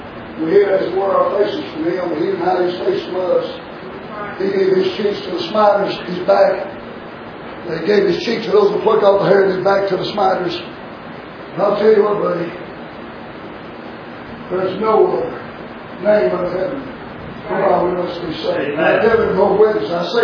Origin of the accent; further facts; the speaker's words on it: Kentucky, United States; I said, ma'am, I'm from Kentucky. I'm up here looking for some plant.